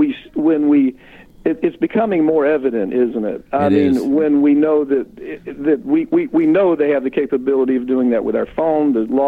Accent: Florida, United States; I was raised in Florida, and they have every right to be angry

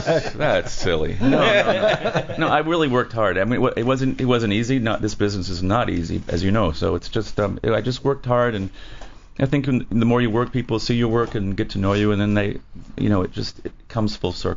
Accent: Orlando, Florida, United States; I grew up in Orlando, Florida.

